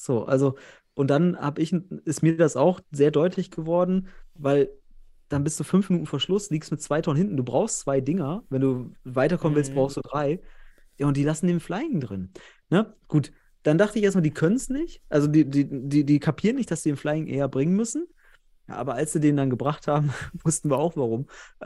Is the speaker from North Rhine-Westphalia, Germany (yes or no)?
yes; North Rhine-Westphalia, Germany; Ich komme ja selbst aus Westfalen